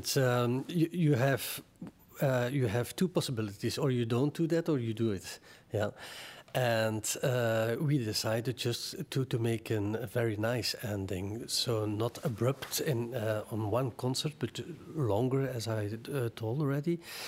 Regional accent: Flanders, Belgium; well, we are from Europe, from Belgium, from Flanders

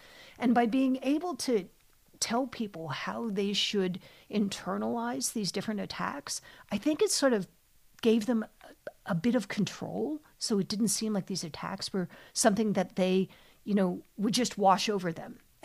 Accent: Belgium; first language French; English is a second language; No, I'm actually Belgian, or at least I was born there. I have both passports. And French was my first language, but I feel like my English is really coming along.

